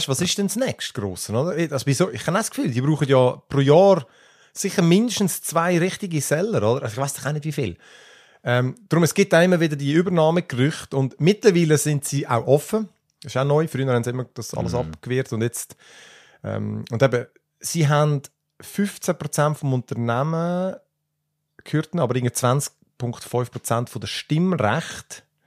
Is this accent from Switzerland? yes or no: yes; Switzerland; das kann man nicht aussprechen als Schweizer.